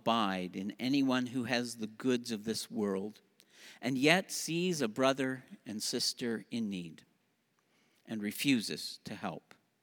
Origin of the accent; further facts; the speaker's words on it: Canada; I'm a Canadian.